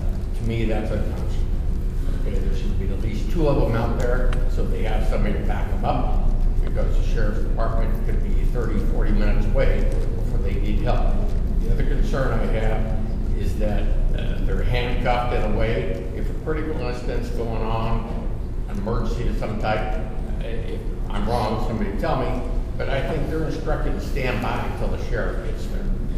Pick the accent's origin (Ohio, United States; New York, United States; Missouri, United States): Missouri, United States; And by the way, I'm from Missouri.